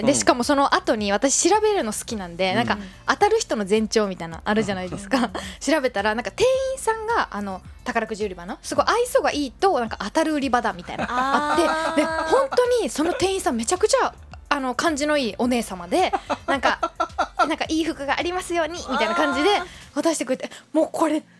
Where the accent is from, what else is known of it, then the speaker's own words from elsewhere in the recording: Nagoya, Aichi, Japan; 例えば私地元が名古屋なので、まあ基本帰省する時とか新幹線とかで帰るんですけど、